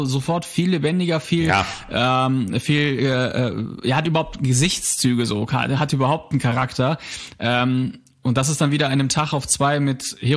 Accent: Poland; now in Germany; Wir sind ja aus Polen, Flüchtlinge, also Spätaussiedler nennt sich das ja, Spätaussiedler.

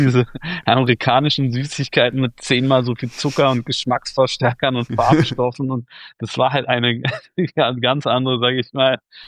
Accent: Berlin, Germany; Und da sieht man die Liegewiese am Schlachtensee, wo ich groß geworden bin.

